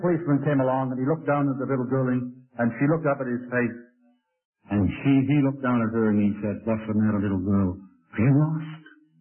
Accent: England, United Kingdom; now in United States; when I was a kid growing up in England, they always taught us that the policeman was your friend.

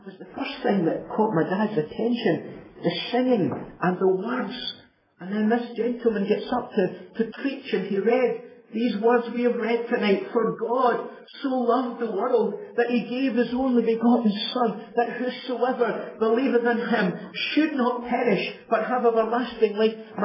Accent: Canada; born there; I was born in Canada.

